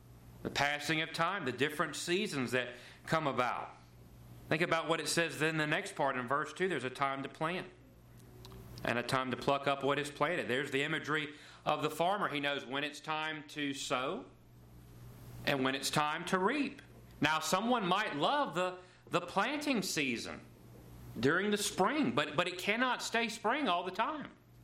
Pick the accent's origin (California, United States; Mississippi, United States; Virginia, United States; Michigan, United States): Mississippi, United States; Gulfport; born there; I had no say to the fact that I was born in Gulfport, Mississippi on July 2nd, 1989.